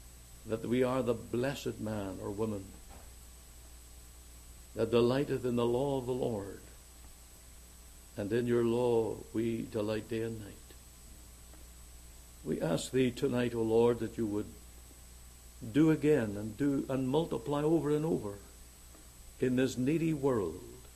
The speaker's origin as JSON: {"language": "English", "country": "Canada", "said": "I'm from Canada."}